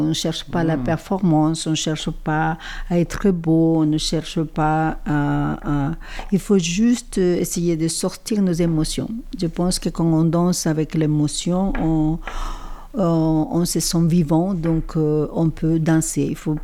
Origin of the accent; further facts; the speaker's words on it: Mompox, Bolívar, Colombia; French is a second language; je viens d'une région de Mompos, la dépression Mompossina, qui c'est un creuset de traditions. Et qui conserve énormément ses racines. C'est un village qui vit et danse tout le temps.